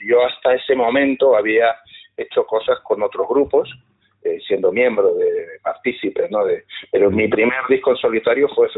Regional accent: Canary Islands, Spain; also born or lived in England / Valencia; Se inició primero estando aquí en Canarias, porque yo nací en Inglaterra, pero a los 22 días de nacer ya salí de allí, porque mis padres ya, fue voluntariamente para abrir una sucursal bancaria en Londres, uh-huh, y después de 10 años pues ya se volvieron

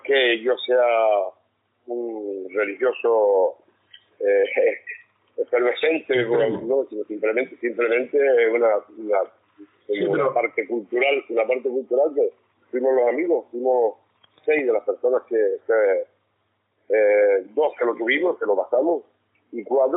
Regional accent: Canary Islands, Spain; born there; now in Puerto Lajas, Spain; yo no vivo en Tenerife. Yo nací en Tenerife, que vine en Tenerife, ya voy a buscar en Tenerife. Yo vivo en Puerto Laja.

